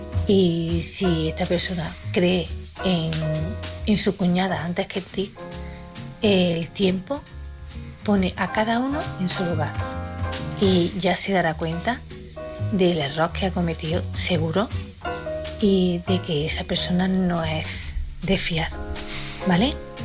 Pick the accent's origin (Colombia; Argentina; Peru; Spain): Spain; Córdoba, Andalusia; de Córdoba